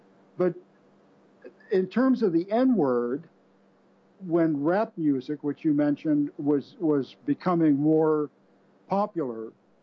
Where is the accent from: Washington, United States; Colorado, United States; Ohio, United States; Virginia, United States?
Virginia, United States; Alexandria; And then a couple of years later, when I was growing up in Alexandria, Virginia, we had three main taxicab companies